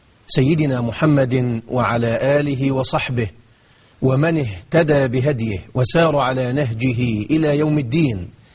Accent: Egypt; إننا في هذه الأيام في بلدنا مصر

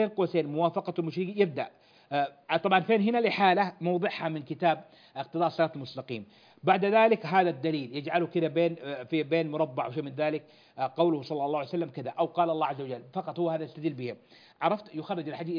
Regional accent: Saudi Arabia; عندنا في المملكة العربية السعودية

